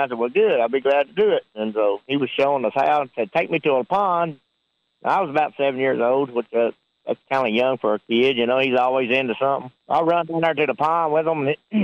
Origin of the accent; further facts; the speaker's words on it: Lebanon, Kentucky, United States; I'm from Lebanon, Marion County, Kentucky, down in Central.